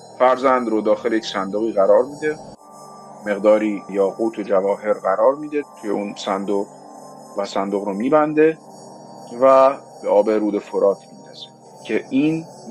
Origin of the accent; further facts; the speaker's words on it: Tehran, Tehran Province, Iran; now in Parand, Iran; متولد بزرگ شده تهرانم و الان ساکن پرندم، البته الان ساکن خوابگاهم در واقع